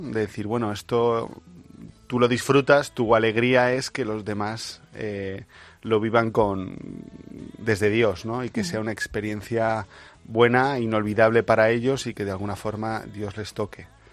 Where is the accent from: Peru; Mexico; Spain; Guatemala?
Spain; Valladolid, Castile and León; yo que vengo de Valladolid, hay pueblos de Castilla mucho más pequeños